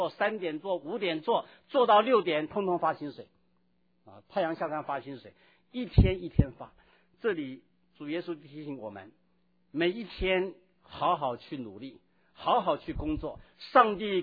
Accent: China; 我们中国人还有多少没信主还搞不清啊？

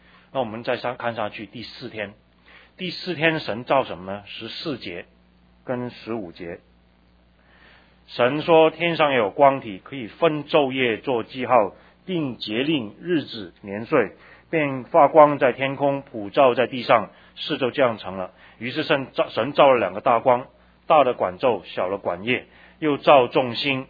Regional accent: China; 摩西的这个笔法有点像我们中国人过年的时候贴在门两边

